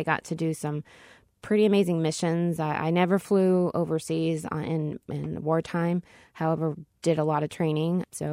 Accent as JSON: {"language": "English", "country": "United States", "said": "I appreciated being an American, being part of the United States of America."}